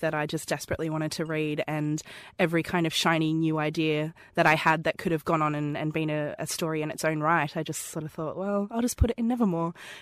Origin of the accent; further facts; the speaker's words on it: Queensland, Australia; You can clearly hear that I talk funny. I am Australian. I live on the from the Sunshine Coast, which is about 20 minutes from Steve Owen's zoo.